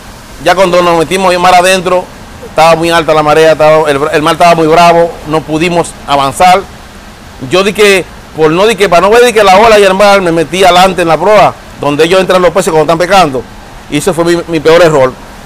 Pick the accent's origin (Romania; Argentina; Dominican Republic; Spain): Dominican Republic; moved away as an adult; República Dominicana. Que dejas a tu madre allí sufriendo, que dejas a tu padre, a tus hermanos